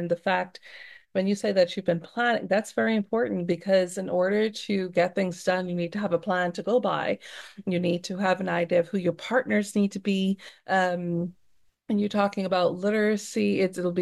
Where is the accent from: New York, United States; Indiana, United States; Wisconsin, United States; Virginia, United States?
New York, United States; Long Island; Now, I'm from Long Island, and we could hear from what its name just how extreme that geography could be.